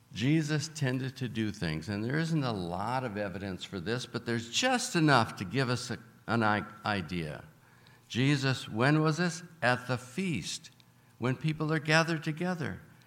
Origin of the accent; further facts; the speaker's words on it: Battle Creek, Michigan, United States; And I was raised in Battle Creek, Michigan.